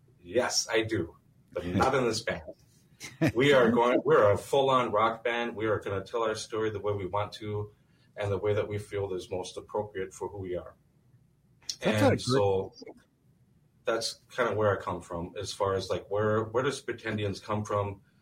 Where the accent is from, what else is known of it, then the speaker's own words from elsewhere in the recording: United States; My family is originally from here, and I'm from Standing Rock because as you can hear from some of our music … our people are persecuted here in Minnesota